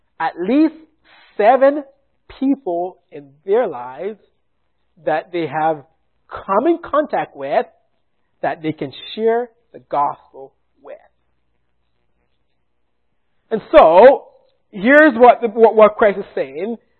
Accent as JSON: {"language": "English", "country": "Jamaica", "lives_now": "United States", "said": "So I am from Jamaica, as I mentioned earlier."}